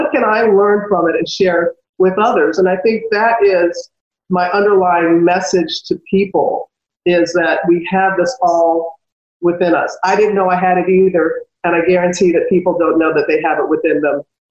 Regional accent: United States; when my hometown was destroyed by Hurricane Katrina

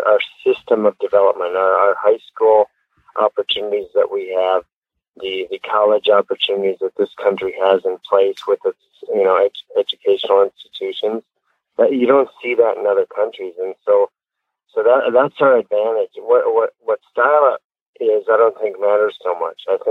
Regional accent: North Dakota, United States; growing up in North Dakota, people may not know that, but we grew up on the Missouri River

